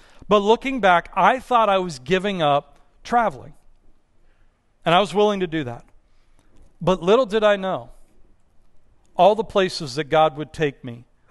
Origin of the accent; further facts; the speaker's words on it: Pittsburgh, Pennsylvania, United States; I get to learn and eat foods that I didn't even know they existed growing up in Pittsburgh